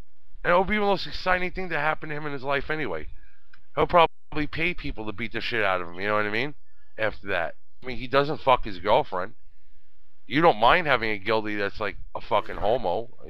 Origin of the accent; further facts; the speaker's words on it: Brooklyn, New York, United States; Everybody knows I'm from Brooklyn. What the fuck? You can't tell by the accent?